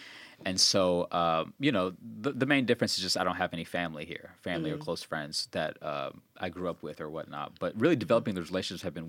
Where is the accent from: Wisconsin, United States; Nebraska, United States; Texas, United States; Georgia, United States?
Texas, United States; Dallas; also born or lived in Alabama; I grew up in the Dallas area, went to school in Alabama, never really spent much time in the Midwest aside from my internship.